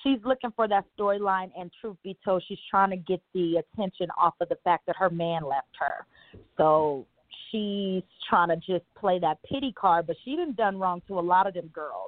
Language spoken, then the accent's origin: English; Inglewood, California, United States; now in Colorado, United States; I live in Colorado now, but I'm from Inglewood. I'm from Inglewood.